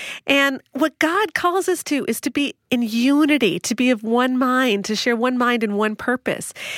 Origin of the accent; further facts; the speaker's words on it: Canada; Whereas I'm from Canada.